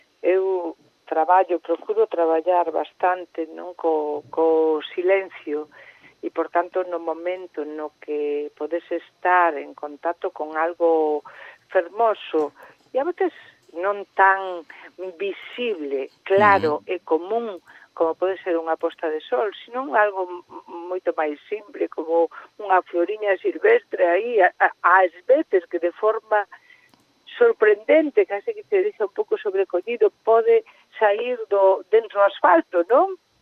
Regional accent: Caión, Galicia, Spain; E ali no mar, en Caión, en concreto, na miña terra, pois son francamente fermosas.

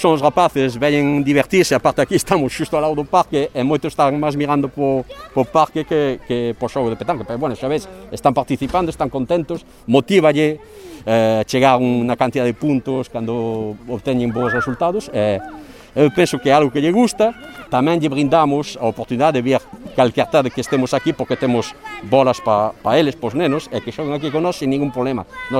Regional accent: France; Galician is a second language; Eu son francés, empecé a xogar a petanca con 5 anos, e agora teño 53

